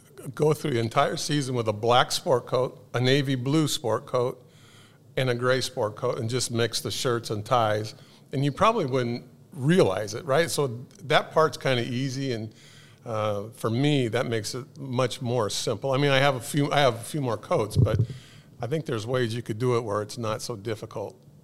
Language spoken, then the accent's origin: English; California, United States; what came to mind right away was going back to my hometown in Southern California